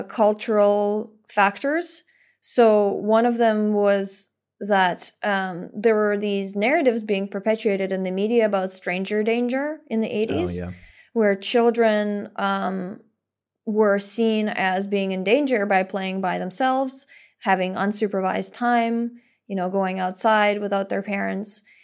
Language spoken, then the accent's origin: English; Russia; I think it was less common where I grew up in Russia.